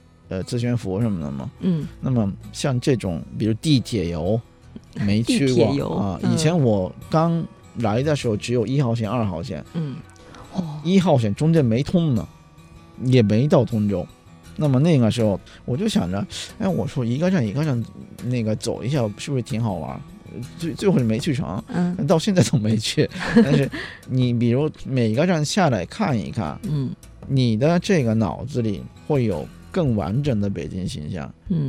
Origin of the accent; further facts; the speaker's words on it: Japan; Chinese is a second language; 就算就我是日本人嘛